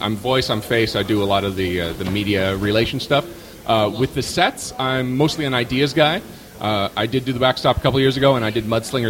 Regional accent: Montreal, Quebec, Canada; this figure that I'm very familiar with from my childhood was from my hometown

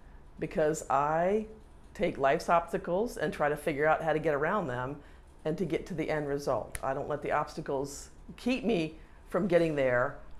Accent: Virginia Beach, Virginia, United States; Well, I grew up in Virginia Beach, had a fairly uneventful childhood

